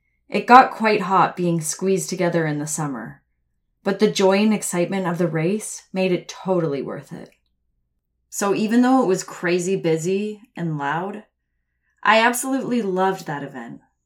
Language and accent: English; Kunming, Yunnan, China; English is a second language; the famous Green Lake in my hometown, Kunming